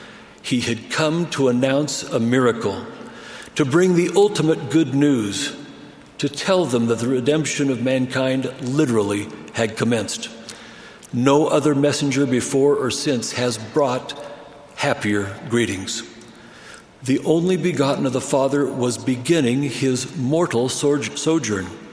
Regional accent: California, United States; I was raised near Los Angeles, where our home was surrounded by orange groves.

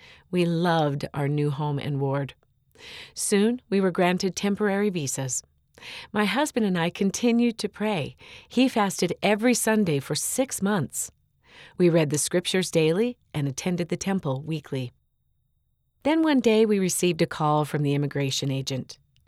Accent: Hong Kong; moved away as an adult; now in Australia; I was born in Hong Kong, China. When I was young, I dreamed of living in a beautiful country surrounded by nature. After I grew up and got married, my husband and I moved to Australia.

